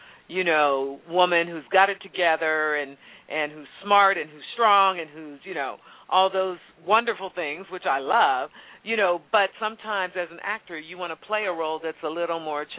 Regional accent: Pittsburgh, Pennsylvania, United States; now in New York, United States; I mean, I'm originally from Pittsburgh. A lot of people know that.

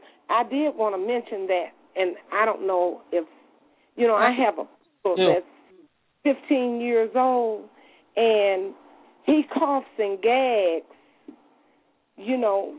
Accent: Mississippi, United States; No, I'm from Mississippi.

